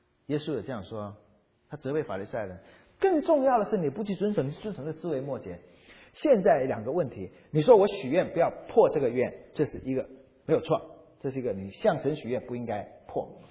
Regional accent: Taiwan; 我们从台湾来的哈

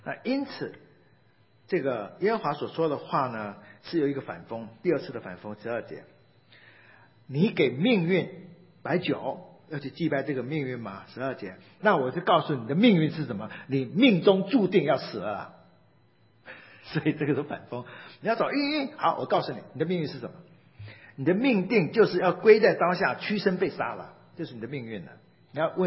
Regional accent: China

